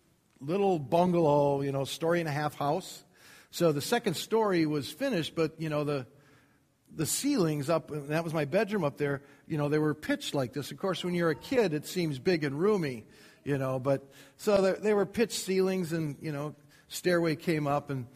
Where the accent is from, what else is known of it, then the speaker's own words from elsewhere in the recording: Kenosha, Wisconsin, United States; And I grew up in Kenosha, Wisconsin.